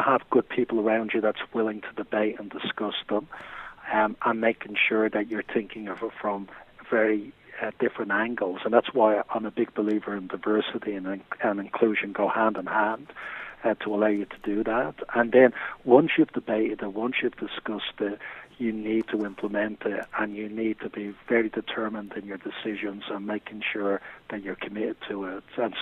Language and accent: English; Ireland; now in Australia; I think in Australia it's been a big advantage being Irish, because a lot of people have a lot of affinity towards Ireland